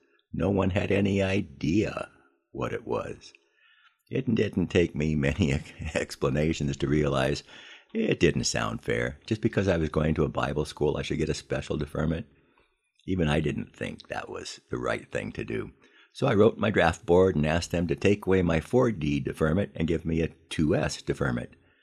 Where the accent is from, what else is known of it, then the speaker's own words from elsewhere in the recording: United States; The fact is, I liked being an American.